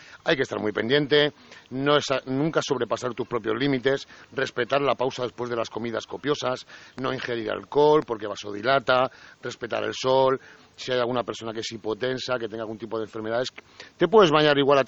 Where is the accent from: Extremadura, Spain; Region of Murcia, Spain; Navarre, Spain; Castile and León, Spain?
Region of Murcia, Spain; Águilas; somos de Águilas y estamos al lado de los aguileños